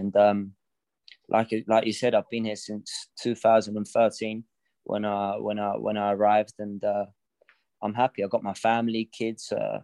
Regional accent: Spain; now in Colombia; I was brought up in Spain since I was 11 years of age

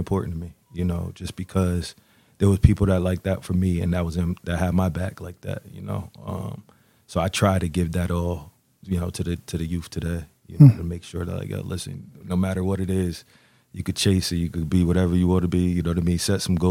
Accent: New Orleans, Louisiana, United States; I like to say, I grew up in New Orleans.

